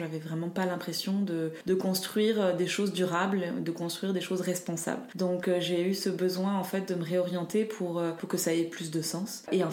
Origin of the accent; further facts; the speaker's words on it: Morocco; moved away; je viens du Maroc. Donc j'ai toujours mangé des légumes locaux cuisinés à la maison de saison. Et quand je suis allée faire mes études en France